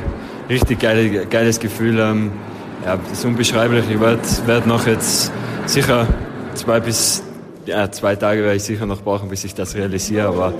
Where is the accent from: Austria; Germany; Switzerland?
Austria; Tyrol; Ich komme aus dem Tiroler Land.